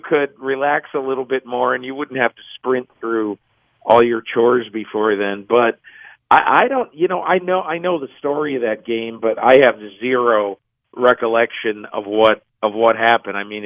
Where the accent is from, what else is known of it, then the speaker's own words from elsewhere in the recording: Enfield, Connecticut, United States; Ron Johnson came to my town, Enfield, Connecticut, and made an appearance at a mall near my house.